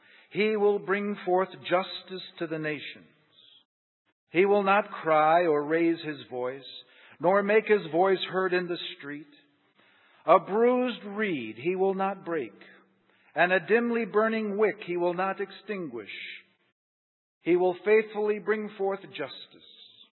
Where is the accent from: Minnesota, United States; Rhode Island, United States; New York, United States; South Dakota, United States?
New York, United States; And I come from New York.